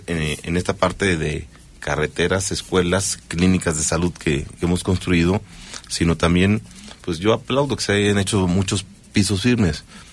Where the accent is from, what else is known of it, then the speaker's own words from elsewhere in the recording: Huimilpan, Querétaro, Mexico; por fin dándole justicia a mi tierra, Huimilpan